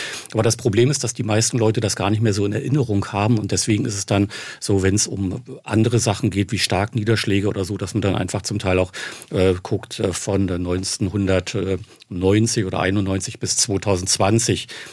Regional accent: Brandenburg, Germany; die Vegetation ist jetzt so weit, wie es vor 40 Jahren, als ich noch jung war, im April war bei uns in Brandenburg.

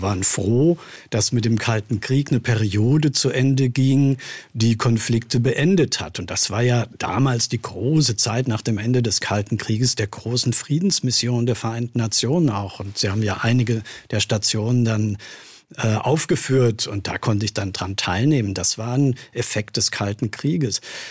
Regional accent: Stuttgart, Baden-Württemberg, Germany; Also ich bin ja in Stuttgart geboren hier und bin zur Schule dann auch in Süddeutschland gegangen.

